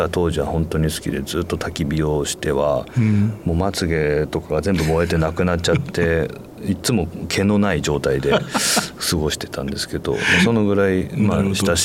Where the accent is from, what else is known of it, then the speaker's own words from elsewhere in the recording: Tokyo, Japan; 東京で生まれ育ってることもあるので